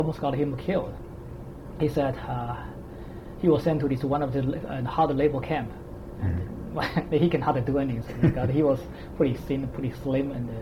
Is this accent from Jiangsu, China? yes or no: no; Nanchang, Jiangxi, China; I try to see what is the earliest thing I remembered.